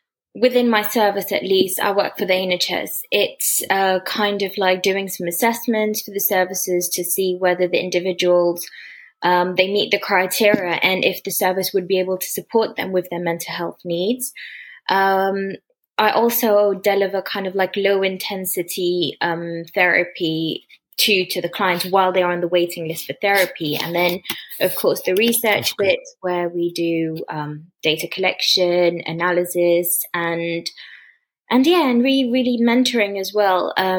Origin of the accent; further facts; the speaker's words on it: Mauritius; So I grew up in Mauritius, and Mauritius is quite like a diverse cultural country.